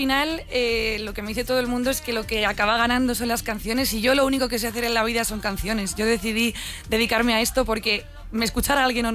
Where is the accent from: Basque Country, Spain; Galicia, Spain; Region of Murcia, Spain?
Basque Country, Spain; Getxo; Soy de Getxo, sí.